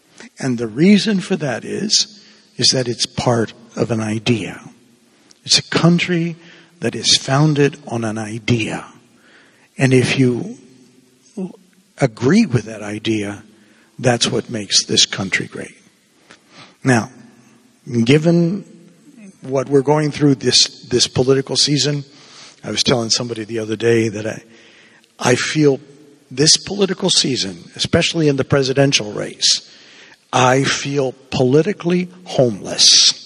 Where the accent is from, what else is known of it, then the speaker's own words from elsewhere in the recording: Havana, Cuba; now in United States; I think most of you know that I'm originally from Havana, Cuba. And my mom and dad arrived here as refugees.